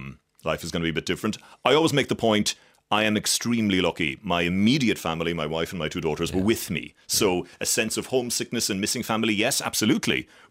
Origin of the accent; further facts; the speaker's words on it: Farran, Munster, Ireland; I'm from a place called Farran, which is outside Ballincollig, about 12 miles west of the city.